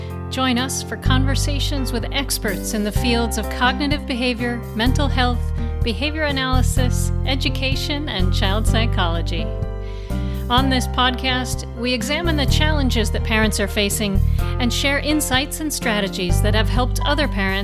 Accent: Vermont, United States; So growing up in Vermont, we didn't have MAGPIES.

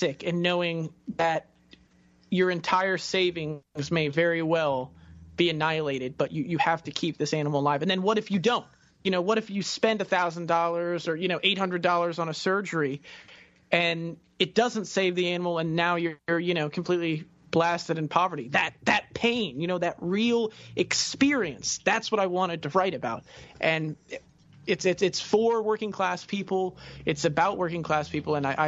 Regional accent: Florida, United States; I am from Florida, which is sort of kind of a southern state.

